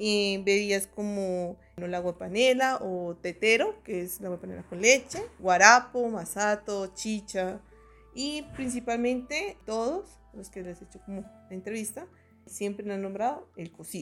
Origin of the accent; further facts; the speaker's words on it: Suesca, Cundinamarca, Colombia; nací aquí en Suesca, criada, mis abuelos, mis tatarabuelos, toda mi familia ha sido aquí del municipio y de la vereda de Santa Rosita. Estudié también acá, en el colegio, desde jardín hasta 11.